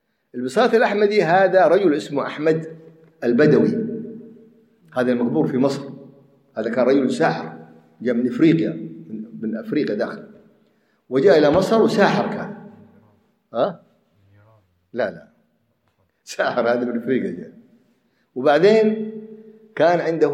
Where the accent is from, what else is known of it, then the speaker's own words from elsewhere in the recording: Yemen; وعندنا في اليمن يفعلون هذا قبور هذا طوفوا بها ويفعلون هذا